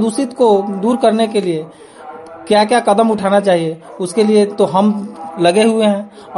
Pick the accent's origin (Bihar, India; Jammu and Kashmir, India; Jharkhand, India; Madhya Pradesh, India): Bihar, India; Chhapra; हम छपरा घेटा पशु मेला से घेटा पशु मेला के रहने वाले हैं।